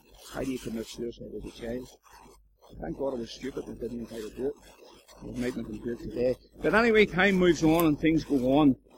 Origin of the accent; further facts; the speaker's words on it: Lisburn, Northern Ireland, United Kingdom; accent: Belfast; I have a Belfast accent, but I'm from Lisburn. My father was a city man, and we lived fairly close to the motorway end of town, and sometimes you picked up their accents and things like that there.